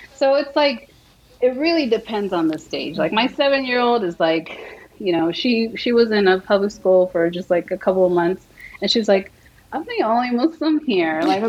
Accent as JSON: {"language": "English", "country": "United States", "said": "Because we as American, we are, you know, Latino American, we are from the West. We don't have that barrier where we feel like we have to be accepted in the world. We know we are, we belong here."}